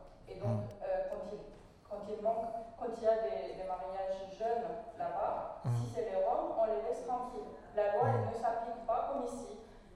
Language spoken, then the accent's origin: French; Romania; je suis roumaine et je suis intervenante sociale. Je travaillais en Roumanie et ici avec des bidonvilles.